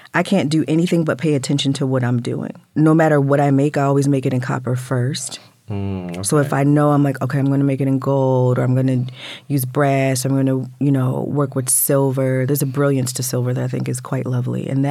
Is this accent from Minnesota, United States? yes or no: no; Baltimore, Maryland, United States; Here. Okay, Baltimore cool. And Northern Maryland.